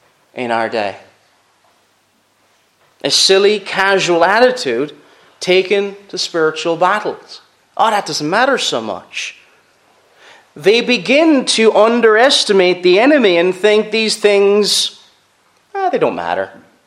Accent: Cork, Munster, Ireland; I'm originally from Cork

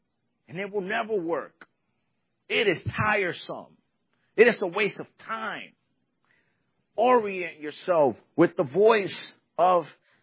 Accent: New York City, New York, United States; I grew up in New York City. We never went camping.

